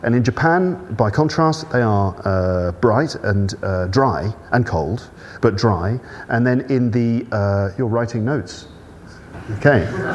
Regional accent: England, United Kingdom; I was growing up in England.

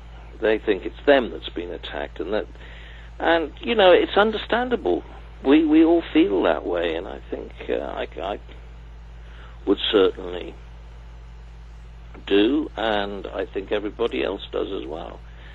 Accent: Cardiff, Wales, United Kingdom; having been born and bred in Cardiff

